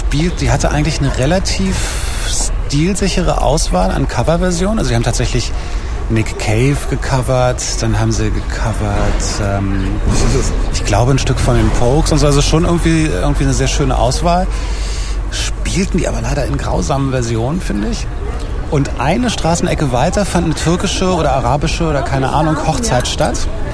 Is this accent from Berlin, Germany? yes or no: yes; Berlin, Germany; das hat man sich als Berliner oder Kreuzberger fragt man sich anfangs